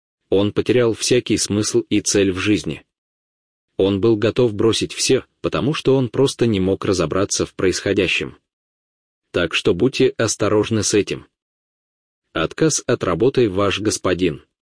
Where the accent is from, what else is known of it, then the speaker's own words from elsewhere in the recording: New York, United States; Russian is a second language; Я вырос в Нью-Йорке, а в Нью-Йорке есть выбоины